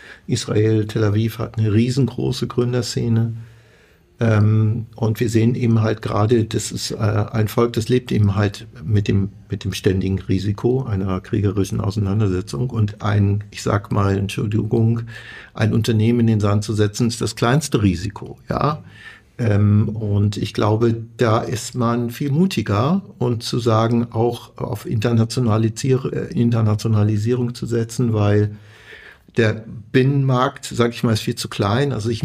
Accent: Germany; Wir sind hier in Deutschland, wir sind Deutsche.

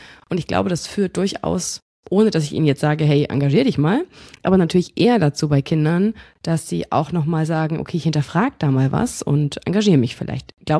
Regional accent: Bamberg, Bavaria, Germany; ich komme aus einer Stadt, aus Bamberg, da war das ganze Thema gar nicht so groß.

